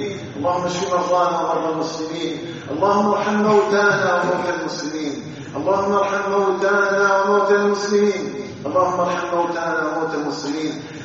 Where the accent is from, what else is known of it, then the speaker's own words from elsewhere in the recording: Algeria; بلدنا الجزائر